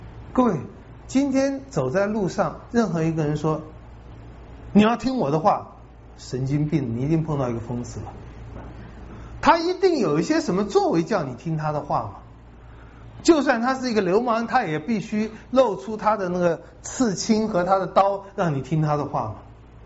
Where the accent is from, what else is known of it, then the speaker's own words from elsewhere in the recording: Taiwan; 但是我在小的时候，我们台湾人还不大相信新台币